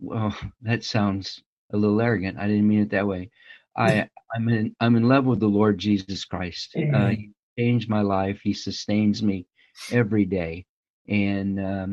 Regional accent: Illinois, United States; moved away; also born or lived in San Antonio, Texas / St. Louis; I was born in San Antonio, Texas, at Fort Sam Houston, but I grew up in Southern Illinois, moved to California in 1965, and I've been here since 65

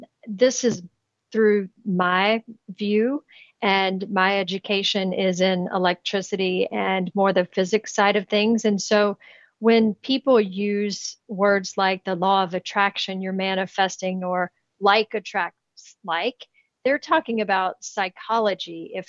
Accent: Kentucky, United States; I'm from Kentucky. We can do all kinds of things.

